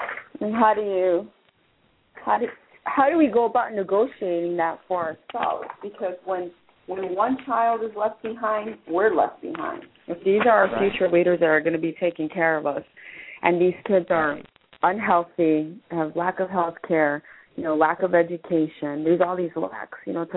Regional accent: Chicago, Illinois, United States; I'm from South Chicago, and there was a trend where the folks from Cabrini Green were moved

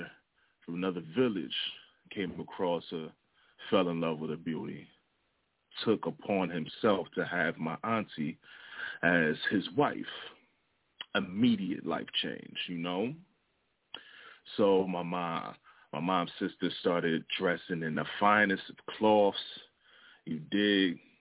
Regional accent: Brooklyn, New York, United States; If y'all didn't know, I was born in Brooklyn, New York. My whole life has been East Coast as far as where I've been residing. My whole background has been Liberia as far as who brought me up.

